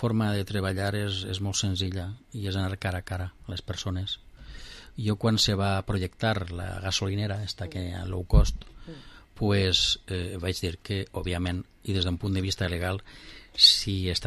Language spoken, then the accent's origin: Catalan; Vila-real, Valencian Community, Spain; jo sóc fill de Villarreal, l'ha nascut ací, m'ha criat ací entre els barrios, conega la gent, moltíssima gent, els nostres veïns, familiars, els tinc tots ací.